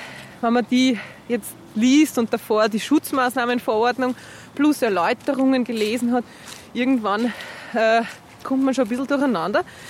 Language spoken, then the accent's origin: German; Maria Taferl, Lower Austria, Austria; Ich bin ja aus dem Waldviertel eigentlich.